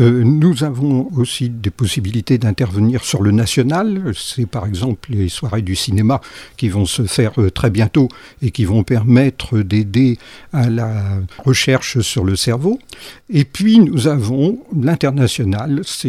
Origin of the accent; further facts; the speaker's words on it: France; comme nous sommes français